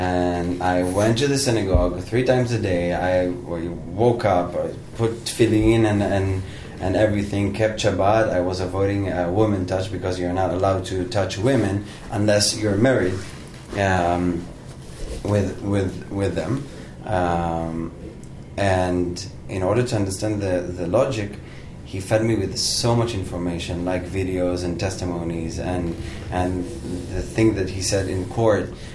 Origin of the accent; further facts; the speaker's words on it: Herzliya, Tel Aviv District, Israel; But I grew up in Herzliya, in Neve Amal, in this community where Yigal Amir went out.